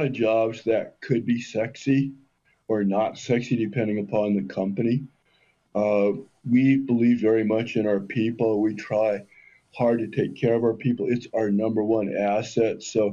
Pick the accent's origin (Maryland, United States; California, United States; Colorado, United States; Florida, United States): Colorado, United States; well, I'm from Colorado, so we have a lot of marijuana out here.